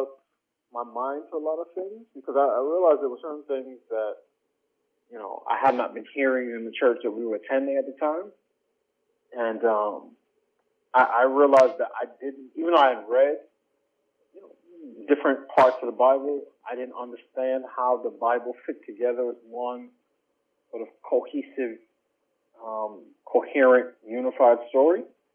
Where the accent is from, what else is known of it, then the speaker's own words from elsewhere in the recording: New York City, New York, United States; So I grew up in New York City, in Queens, and my parents came to this country in the late 70s, early 80s, from a small island in the Caribbean called Barbados.